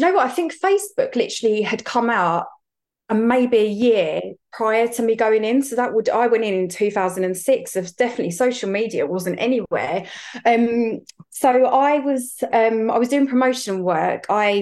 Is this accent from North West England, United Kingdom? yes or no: no; East of England, United Kingdom; I'm from Essex.